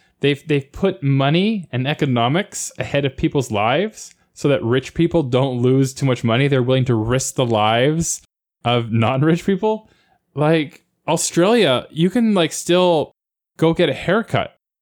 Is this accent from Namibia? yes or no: no; Canada; I'm quite proud of my home country of Canada